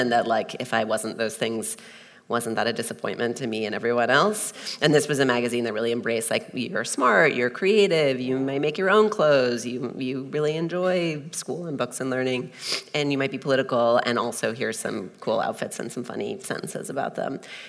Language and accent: English; United States; the experience I had reading Sassy magazine as a teen growing up in America in the 90s.